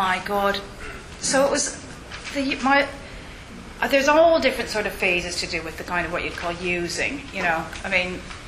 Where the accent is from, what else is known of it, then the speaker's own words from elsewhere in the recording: Canada; I grew up in Canada